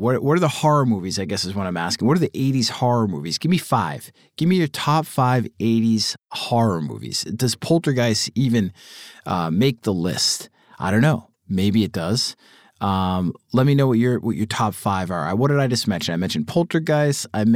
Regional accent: Boston, Massachusetts, United States; Maybe it truly does breed contempt growing up in Boston around that band, sort of.

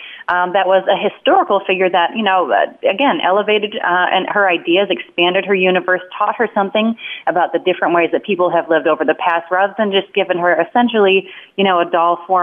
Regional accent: Wisconsin, United States; It's a small business that started in my home state, Wisconsin

